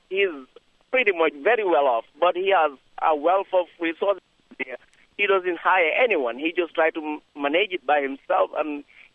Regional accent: Gambia; I'm a Gambian from West Africa.

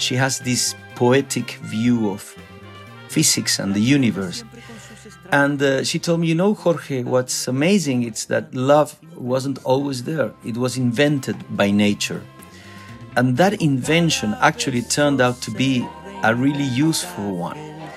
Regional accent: Uruguay; I have this cousin of mine, which we grew up together in Uruguay.

